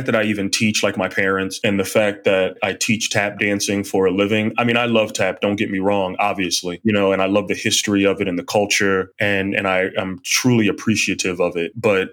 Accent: Philadelphia, Pennsylvania, United States; I'm from Philly.

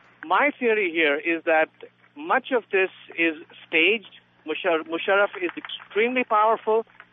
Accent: India; Mind you, I am originally from India

